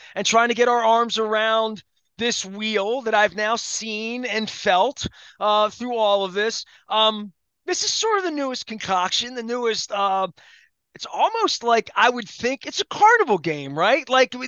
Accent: Dundalk, Maryland, United States; Listen, I grew up in Dundalk. We know this.

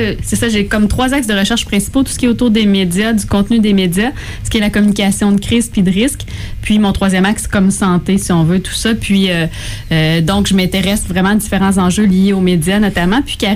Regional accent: Quebec, Canada; en tant que Québécois qui sommes à l'extérieur pourtant des États-Unis

